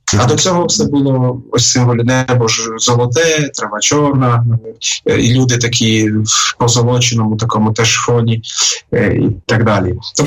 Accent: Zakarpattia Oblast, Ukraine; у нас, наприклад, я походжу з Закарпаття.

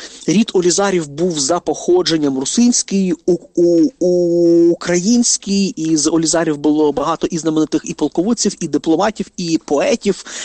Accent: Kamianske, Dnipropetrovsk Oblast, Ukraine; Що в моєму рідному Кам'янському, що у Києві

